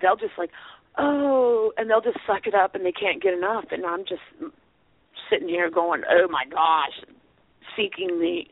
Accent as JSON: {"language": "English", "region": "California", "country": "United States", "tie": "born or raised there", "lives_now": "Massachusetts, United States", "said": "So I grew up in California, and it was always hot there growing up, and it's hot here."}